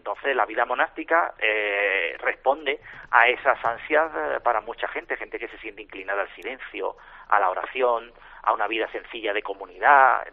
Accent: Seville, Andalusia, Spain; Hay algún andaluz más. Somos unos cuantos andaluces, pero sí, de Sevilla soy yo el único.

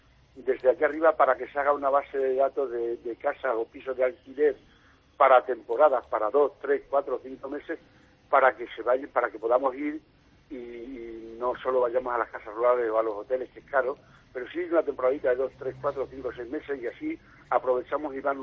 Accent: Extremadura, Spain; born there; Yo nací en Extremadura, lógicamente, tengo una madre biológica que es Extremadura.

